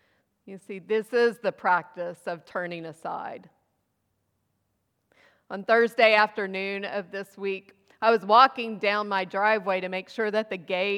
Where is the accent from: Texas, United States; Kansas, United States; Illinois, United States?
Texas, United States; I think tumbleweed, but I'm from West Texas.